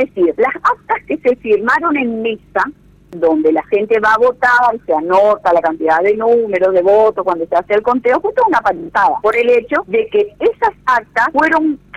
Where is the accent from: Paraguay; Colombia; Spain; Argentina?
Paraguay; Yo soy una ciudadana paraguaya, soy periodista